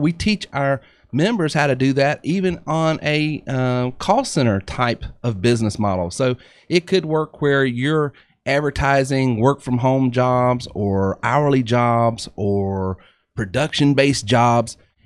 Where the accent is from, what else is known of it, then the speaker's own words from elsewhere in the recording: North Carolina, United States; Growing up in Western North Carolina, my mother worked in the court system.